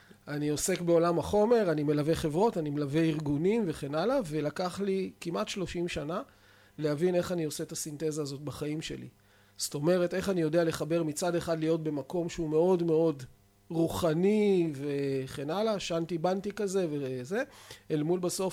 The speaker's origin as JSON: {"language": "Hebrew", "town": "Tel Aviv", "region": "Tel Aviv District", "country": "Israel", "tie": "born or raised there", "said": "גדלתי בתל אביב, אני תמיד אומר שגדלתי בשוק לוינסקי"}